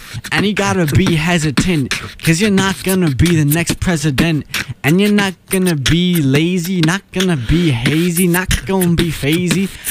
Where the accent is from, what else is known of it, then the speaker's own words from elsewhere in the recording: United Kingdom; I know it's legit, cause I'm British and I know for a fact that I always rap on time.